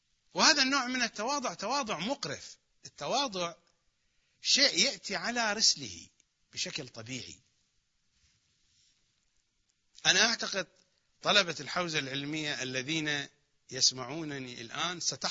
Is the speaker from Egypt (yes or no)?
no; Iraq; accent: Iraqi; تماوت في منطقه يعني بلهجتنا العراقية ينوص من يحكي